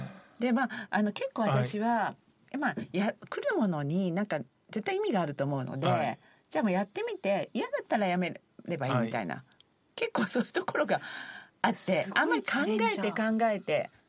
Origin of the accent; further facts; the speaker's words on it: Toyonaka, Osaka, Japan; moved away as an adult; now in New York, United States; 大阪府豊中市です。